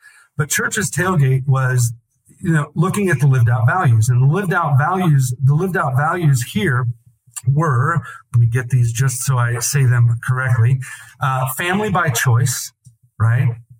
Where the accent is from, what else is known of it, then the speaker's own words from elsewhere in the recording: Kansas, United States; And our town, it's all about our team. It's all about my hometown team. You know, the pride about the around here, it's Kansas State or it's KU